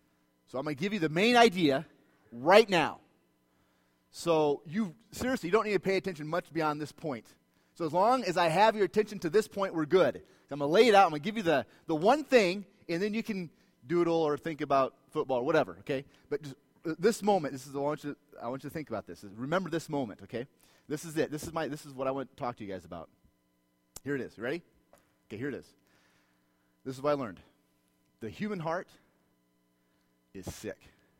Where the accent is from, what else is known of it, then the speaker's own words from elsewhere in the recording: Ankeny, Iowa, United States; moved away as an adult; now in Brazil; We grew up, both my wife and I grew up in Ankeny. We lived in Ankeny our entire life. Our first move was to Brazil. So we went from being born and bred in Ankeny to our first move was to Brazil.